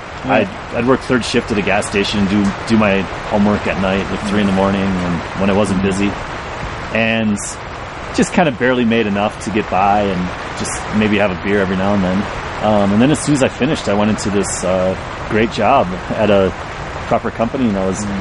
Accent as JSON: {"language": "English", "town": "Exonia", "region": "Wisconsin", "country": "United States", "tie": "born or raised there", "said": "Oh, I grew up in Wisconsin, in the United States, in a little town called Exonia. Just a few hundred people there."}